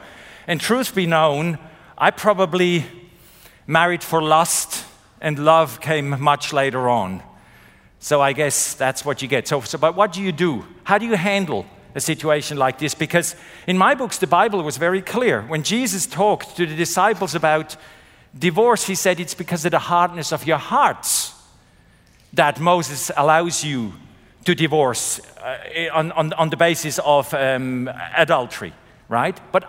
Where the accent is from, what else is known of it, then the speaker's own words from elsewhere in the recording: Zurich, Switzerland; moved away as an adult; also born or lived in Melbourne, Australia; Right, so I was born and raised in Zurich, Switzerland. And then I spent most of my adult life, working life, in Melbourne, Australia.